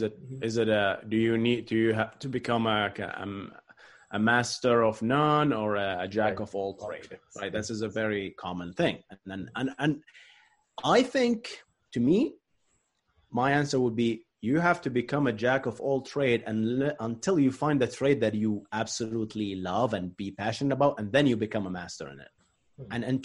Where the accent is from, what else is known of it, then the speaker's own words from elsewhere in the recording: Bahrain; especially back in my home country, Bahrain.